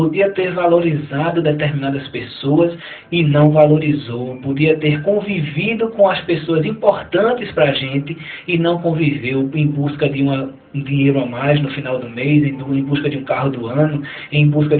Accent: Recife, Pernambuco, Brazil; eu não sou de Palmares, eu sou de Recife, vivi lá toda a minha vida, minha esposa também

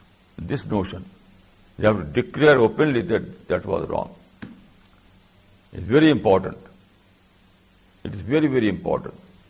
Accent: India; For example, I am Indian, so my nationhood is also Indian.

